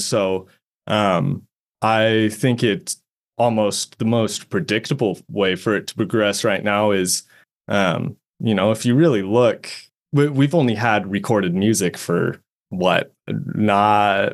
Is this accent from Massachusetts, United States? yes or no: no; Utah, United States; now in Austin, United States; So I'm originally from Utah, from the Salt Lake area. I was born and raised there, lived a few different places, but that was most of my life there.